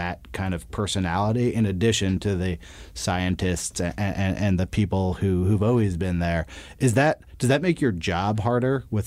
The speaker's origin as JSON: {"language": "English", "town": "Berkeley", "region": "California", "country": "United States", "tie": "born or raised there", "said": "I'm from the Bay Area. I grew up in Berkeley"}